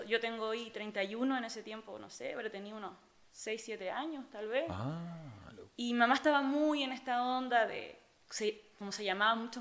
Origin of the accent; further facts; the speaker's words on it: Chile; now in Spain; Yo creo que acá en España, también sí. En Chile, en mi país